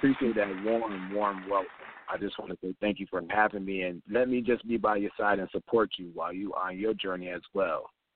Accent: Syracuse, New York, United States; so, yes, I am from Syracuse, New York.

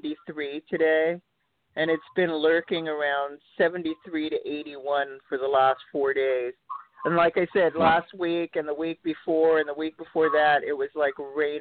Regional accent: Cleveland, Ohio, United States; I'm from Cleveland, Ohio. I am a Coast Guard brat.

